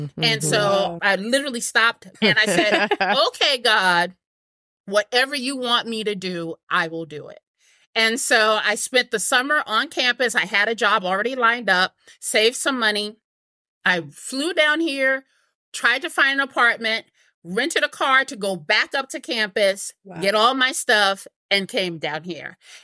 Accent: Harlem, New York, United States; I'm originally from New York. I'm from Harlem, the daughter of a single parent, grew up very, very poor.

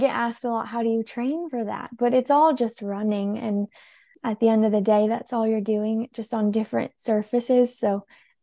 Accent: Salt Lake City, Utah, United States; And I grew up in Salt Lake City, Utah, which, if people haven't been or know, it's a really mountainous place.

